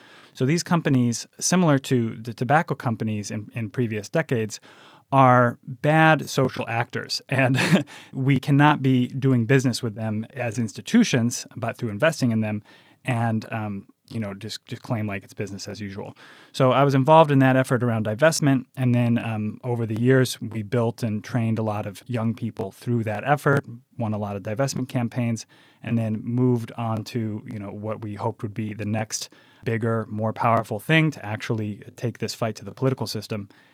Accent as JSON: {"language": "English", "town": "East Lansing", "region": "Michigan", "country": "United States", "tie": "born or raised there", "said": "I grew up here in Michigan in East Lansing, and then I went out of state for college."}